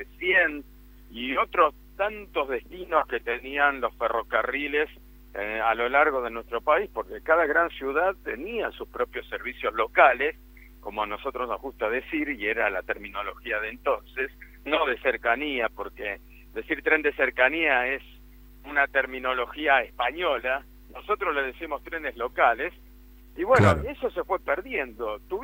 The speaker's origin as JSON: {"language": "Spanish", "country": "Argentina", "said": "lo sentí como realmente como un argentino."}